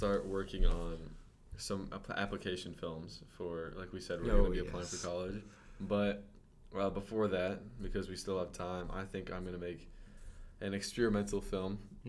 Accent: Tennessee, United States; I am from Tennessee.

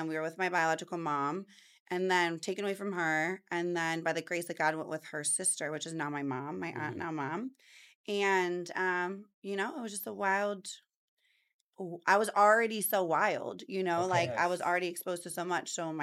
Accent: East Cleveland, Ohio, United States; So growing up, I grew up in East Cleveland. I'm a really proud Cleveland girl.

